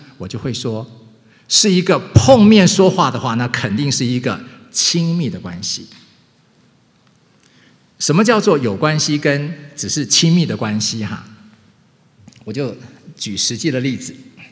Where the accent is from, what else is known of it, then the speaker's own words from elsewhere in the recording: Taiwan; 我是从台湾出生长大的哈，我要当兵啊